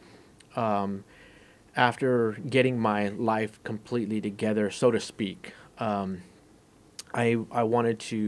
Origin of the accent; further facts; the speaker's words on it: California, United States; Again, growing up in California, being on Skid Row